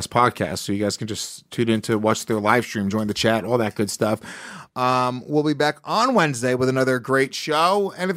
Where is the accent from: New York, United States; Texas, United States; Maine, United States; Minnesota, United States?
New York, United States; I grew up in Rockland County, New York. Uh-huh. I grew up in the burbs, but I spent so much time here.